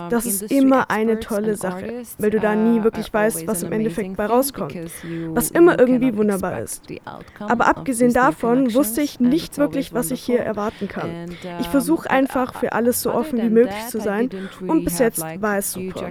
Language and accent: German; Hungary; Ursprünglich komme ich aus Ungarn, aber im Moment bin ich oft unterwegs. Ich reise oft von Berlin nach Budapest. Meine Arbeit ist eigentlich in Budapest.